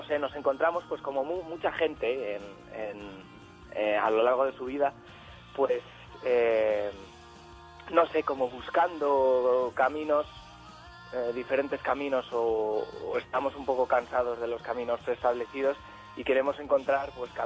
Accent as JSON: {"language": "Spanish", "town": "Madrid", "region": "Community of Madrid", "country": "Spain", "said": "yo soy el único de Madrid, pero estamos ahora residiendo todos en Madrid."}